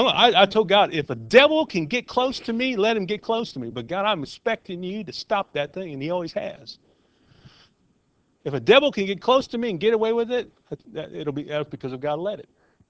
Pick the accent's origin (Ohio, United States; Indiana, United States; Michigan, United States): Indiana, United States; Gary; Gary, Indiana, I grew up in Gary, Indiana, and we made people from Chicago nervous.